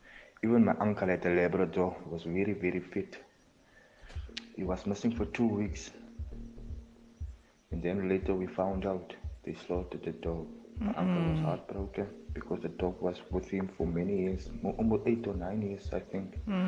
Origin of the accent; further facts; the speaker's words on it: Rehoboth, Hardap, Namibia; Yes, I'm from Rehoboth, and I just wanted to say this is a thing that's ongoing in Rehoboth.